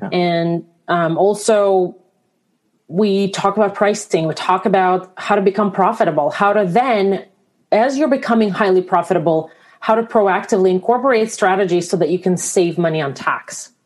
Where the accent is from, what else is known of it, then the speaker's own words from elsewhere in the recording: Belarus; moved away; So actually, I'm actually originally from Belarus.